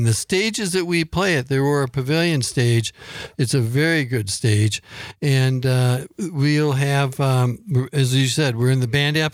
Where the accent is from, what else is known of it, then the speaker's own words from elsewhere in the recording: Whitewater, Wisconsin, United States; You know, I'm from Whitewater. It would be a band from Fort Atkinson, whatever.